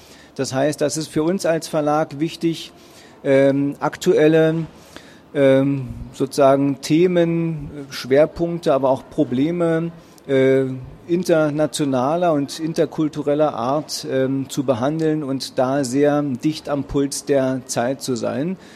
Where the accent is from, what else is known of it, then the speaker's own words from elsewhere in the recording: Berlin, Germany; accent: Berlin; auch wenn ich versuche, hier meinen Berliner Akzent etwas zu unterdrücken, was mir nicht immer gelingt